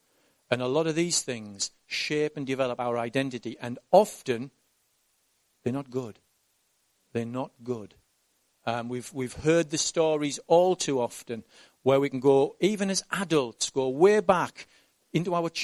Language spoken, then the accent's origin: English; United Kingdom; born there; I am British because I was born in Britain.